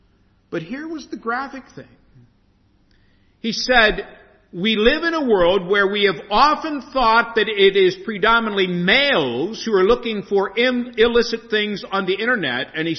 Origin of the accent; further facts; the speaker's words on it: United States; He knows I'm an American, and so he brings this.